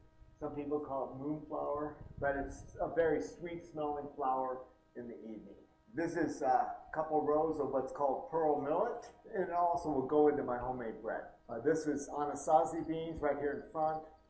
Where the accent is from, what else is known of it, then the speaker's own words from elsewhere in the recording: California, United States; This is what I grew up with in Southern California.